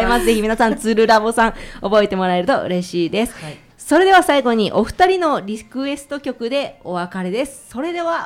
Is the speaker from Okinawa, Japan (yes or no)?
no; Tsuru, Yamanashi, Japan; まあ私はずっと鶴で生まれ育ってて